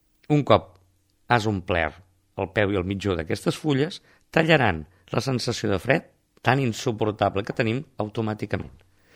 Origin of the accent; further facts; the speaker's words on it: La Torre de l'Espanyol, Catalonia, Spain; sobretot a la zona on sóc jo, estic a prop de Vinebre, jo sóc de la Torre, baixàvem en bicicleta de petits a buscar-les a la vora del riu